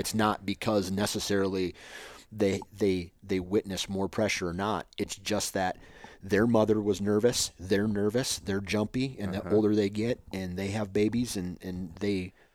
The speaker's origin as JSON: {"language": "English", "region": "Iowa", "country": "United States", "tie": "born there", "said": "You know, like, I was born in Iowa. And I have ground in Iowa."}